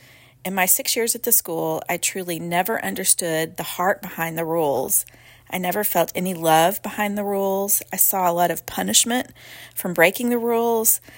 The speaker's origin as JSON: {"language": "English", "region": "Texas", "country": "United States", "tie": "born or raised there", "said": "From grades 7 to 12, I went to a small private school at my hometown in Texas."}